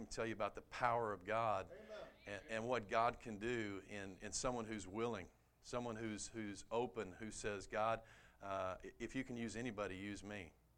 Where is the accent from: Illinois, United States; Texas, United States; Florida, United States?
Texas, United States; Mesquite; I grew up right here in Mesquite. I was born in Mesquite.